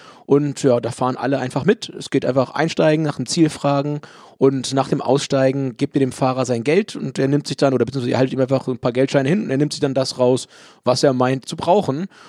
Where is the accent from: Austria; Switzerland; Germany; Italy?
Germany; Hamburg; aus meiner Heimatstadt Hamburg.